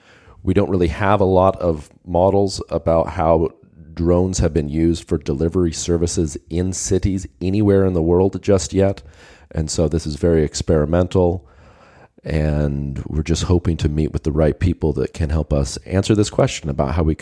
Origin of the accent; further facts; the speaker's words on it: California, United States; also born or lived in Idaho; now in United Kingdom; I'm actually American by birth, grew up in California on a little farm up in the Rocky Mountains of Idaho.